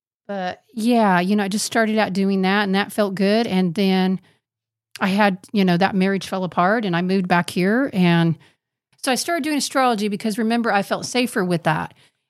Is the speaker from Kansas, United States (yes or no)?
yes; Kansas, United States; I'm from the Bible Belt because I'm from Kansas